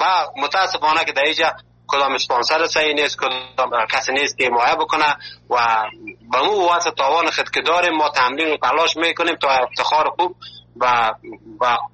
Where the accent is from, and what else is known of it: Afghanistan; now in Malatya, Turkey